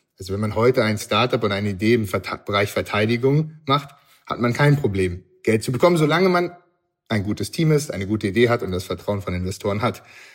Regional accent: Berlin, Germany; now in New York, United States; Also aufgewachsen bin ich in Berlin und wo ich gerade heute auch bin. Sonst lebe ich, wie du ja schon gesagt hast, in New York.

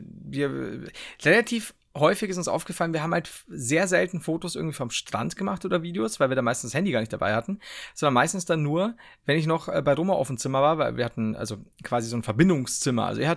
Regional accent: Turkey; merkt man, ich komme aus der Türkei, da dienen die so.

